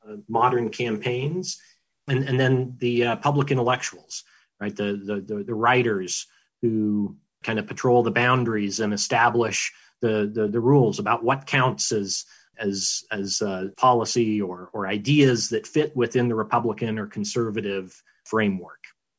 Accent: Boise, Idaho, United States; I grew up in Boise, Garfield Elementary, East Junior High, and of course, Boise High School.

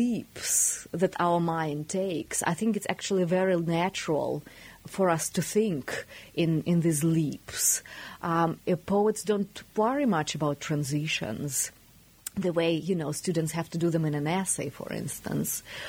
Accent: Belarus; I grew up in Belarus, in the Soviet Union, and a great myth was that it was a really big reading nation.

